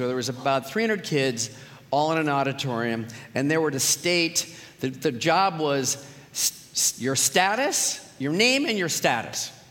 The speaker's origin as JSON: {"language": "English", "town": "Los Angeles", "region": "California", "country": "United States", "said": "So, first of all, I'm from Los Angeles. I'm from the San Fernando Valley, the flat part, the..."}